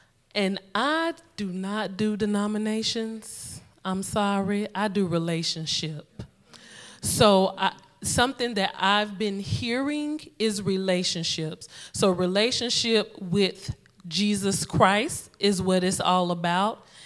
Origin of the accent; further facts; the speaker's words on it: the South, United States; You can hear in my voice. I am from the South, so I am not from this area.